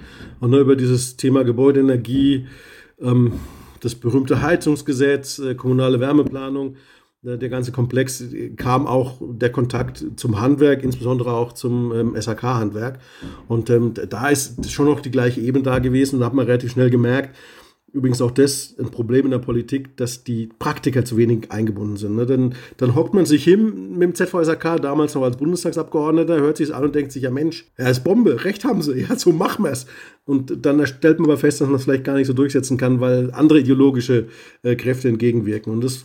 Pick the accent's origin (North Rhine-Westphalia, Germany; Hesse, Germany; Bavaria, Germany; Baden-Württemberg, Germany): Bavaria, Germany; ich bin Bayer